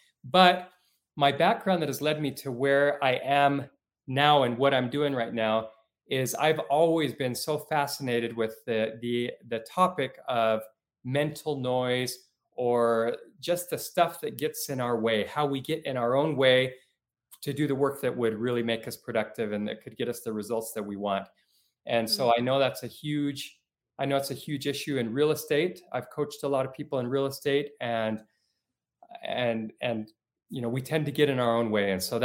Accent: Mexico; also born or lived in Puerto Rico / Utah; now in Salt Lake City, United States; So I'm coming to you live from Salt Lake City today. And I grew up in Mexico for a few years growing up, and in Puerto Rico is where I was born. But most of my life I've spent, I've actually been in Utah, but in the United States

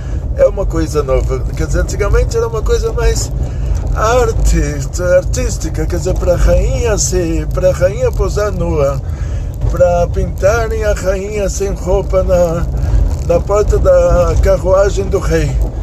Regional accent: São Paulo, Brazil; born there; eu já sou a primeira geração do Brasil, né? Já nasci aqui em São Paulo, em Genópolis, Hospital Samaritano.

